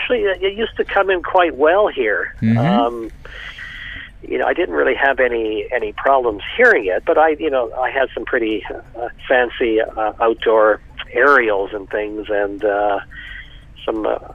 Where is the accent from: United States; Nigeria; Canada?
Canada; Toronto, Ontario; I grew up in Toronto, but I've been living on the west coast of Canada now for about 35 years.